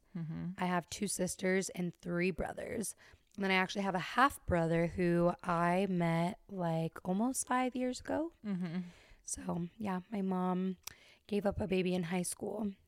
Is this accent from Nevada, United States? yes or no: yes; Las Vegas, Nevada, United States; I mean, I grew up in Las Vegas. So I grew up in a city